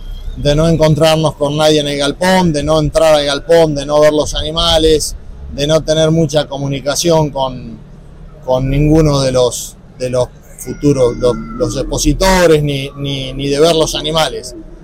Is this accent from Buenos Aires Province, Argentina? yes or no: yes; Trenque Lauquen, Buenos Aires Province, Argentina; Sigo en Trenkelauken, sí.